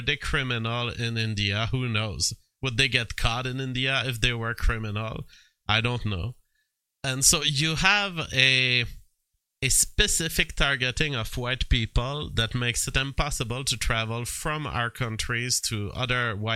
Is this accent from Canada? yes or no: yes; Canada; I have a passport, I'm a Canadian.